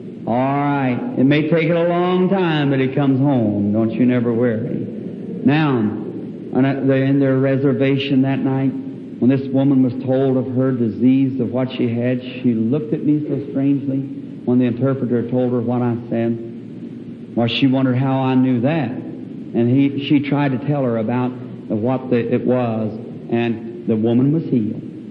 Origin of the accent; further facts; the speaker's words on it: United States; Now, I think if there's one thing that this nation has done, I'm an American, God knows that.